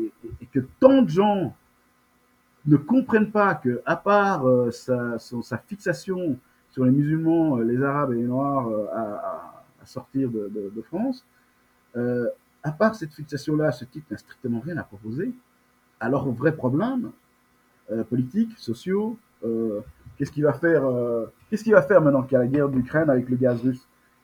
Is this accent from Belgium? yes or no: yes; Brussels, Belgium; born there; je suis né à Bruxelles. Je suis né ici. Et c'est pas Zemmour et toute sa clique de racistes négrophobes fous furieux qui vont me chasser d'où je suis, d'où je suis né. Je suis né ici avec la grande fierté de mes origines congolaises